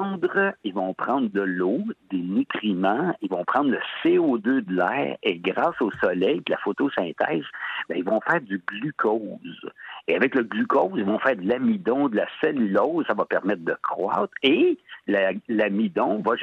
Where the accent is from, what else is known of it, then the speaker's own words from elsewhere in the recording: Saint-Eustache, Quebec, Canada; Ben, j'étais originaire de Saint-Eustache, cabane à sucre, Saint-Eustache, ça vous dit sûrement quelque chose, Mirabel, oui